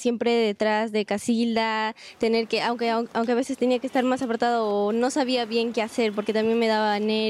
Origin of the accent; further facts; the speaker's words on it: Arequipa, Peru; como nosotros venimos de Arequipa, son más días que estamos aquí en Lima.